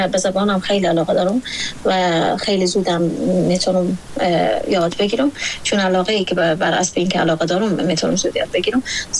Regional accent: Afghanistan

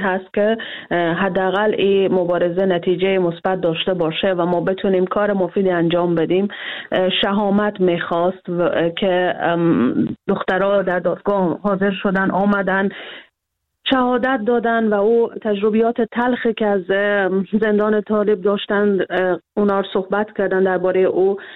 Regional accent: Afghanistan; ما بالاخره از افغانستان هستیم و سنت های خود داریم

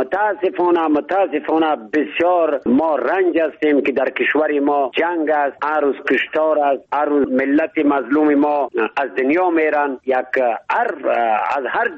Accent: Badakhshan, Afghanistan; خودم پامیری هستم، از پامیری بدخشان افغانستان هستم

